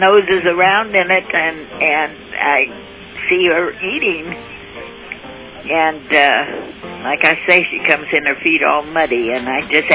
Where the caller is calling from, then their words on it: South Lake Tahoe, California, United States; South Lake Tahoe.